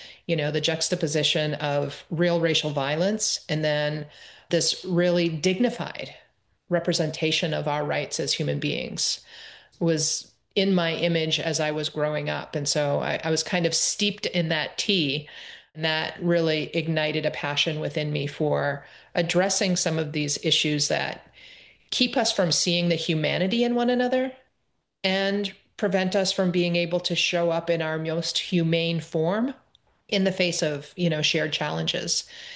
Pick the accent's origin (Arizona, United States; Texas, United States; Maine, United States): Maine, United States; I am Bear Clan from the Penobscot Nation and Crow Clan from the Passamaquoddy Tribe at Zibayik.